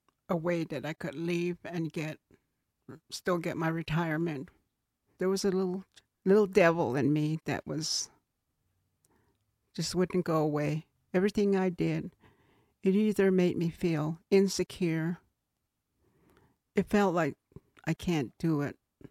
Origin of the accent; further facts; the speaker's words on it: Navajo Nation, United States; first language Navajo; English is a second language; Lose my accent. Because I was just starting to speak fluently in English, so. But we got punished for speaking Navajo most of the time, so that was a way to try to stay away from getting punished, so you just don't speak your language.